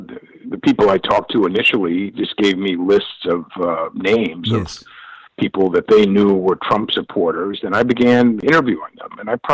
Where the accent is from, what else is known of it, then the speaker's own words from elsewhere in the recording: Boston, Massachusetts, United States; And, you know, I'm from Boston, and that's a real blue bubble.